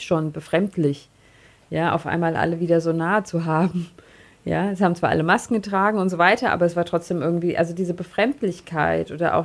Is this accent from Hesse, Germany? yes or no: yes; Hesse, Germany; also born or lived in Frankfurt; now in Augsburg, Germany; Ich bin eigentlich aus Hessen und aufgewachsen im Rhein-Main-Gebiet und habe viele Jahre in und um Frankfurt gelebt und auch dort studiert an der Philosophisch-Theologischen Hochschule St. Georgen.